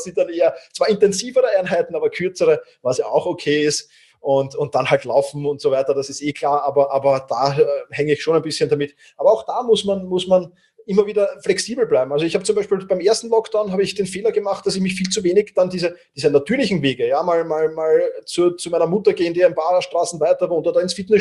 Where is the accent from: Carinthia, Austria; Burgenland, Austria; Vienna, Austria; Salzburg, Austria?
Vienna, Austria; Ich bin halt doch Wiener